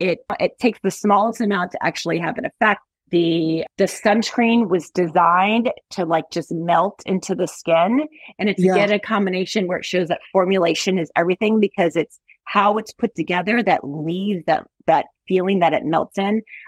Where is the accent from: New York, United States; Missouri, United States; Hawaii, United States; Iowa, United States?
Hawaii, United States; Honolulu; I grew up in Honolulu.